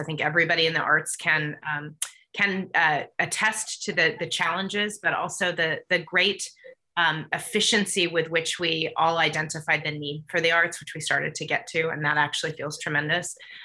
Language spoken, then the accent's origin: English; Nevada, United States; I'm actually from Nevada. It's not LA.